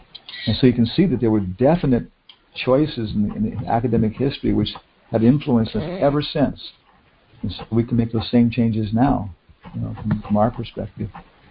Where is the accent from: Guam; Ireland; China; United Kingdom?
Guam; born there; And I was born on Guam, so I think I was a Chinese monk.